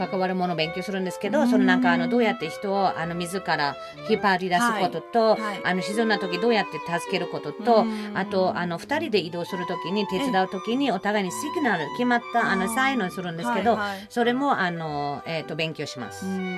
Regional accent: Germany; Japanese is a second language; ドイツから来たらもうあんまり、あの、暖かいですよね。It's pretty warm from my German point of view.

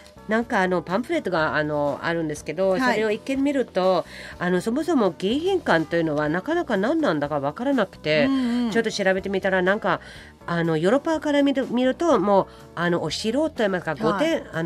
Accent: Karlsruhe, Baden-Württemberg, Germany; Japanese is a second language; 私生まれ育った南ドイツのカルスルーエという町なんですけど

